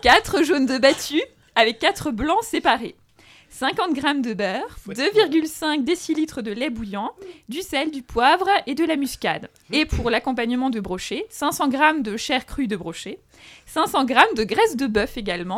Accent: Grand Est, France; Je suis alsacienne, donc je les défends.

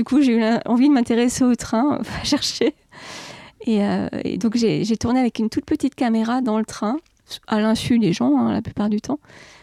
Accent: Saint-Étienne, Auvergne-Rhône-Alpes, France; Je suis originaire de Saint-Étienne, d'un milieu quand même relativement simple.

